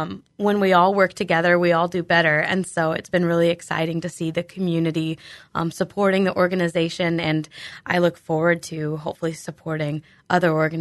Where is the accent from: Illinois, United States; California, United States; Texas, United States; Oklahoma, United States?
Illinois, United States; Galesburg; I grew up in Galesburg, so I'm really excited to be back in town and working in Galesburg.